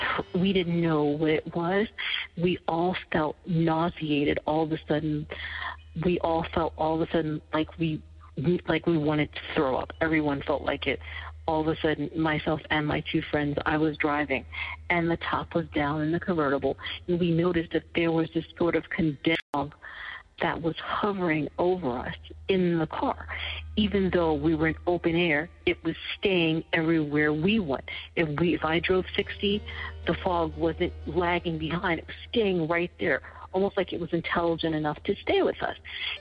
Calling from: North Carolina, United States; I'm calling from North Carolina

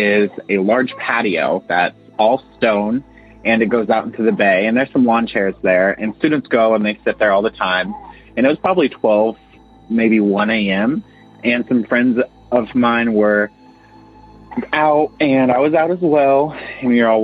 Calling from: Ohio, United States

